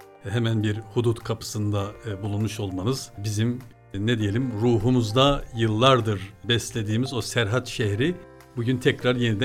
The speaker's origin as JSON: {"language": "Turkish", "town": "Akdağmadeni", "region": "Yozgat", "country": "Turkey", "tie": "born or raised there", "lives_now": "Ankara, Turkey", "said": "Aslen memleketim Yozgat, Yozgat Akdağ Madeni. Ankara'da kamu görevimiz devam ediyor."}